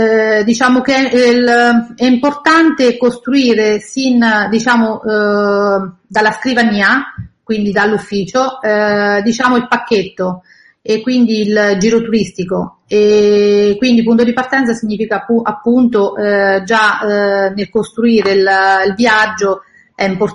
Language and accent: Italian; San Benedetto del Tronto, Marche, Italy; io sono innamorata della mia terra, soprattutto San Benedetto del Tronto, da cui io vengo